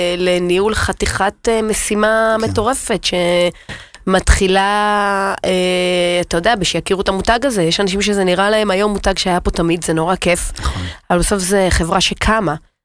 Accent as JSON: {"language": "Hebrew", "town": "Beersheba", "region": "Southern District", "country": "Israel", "tie": "born there", "said": "וגם נולדתי בבאר שבע"}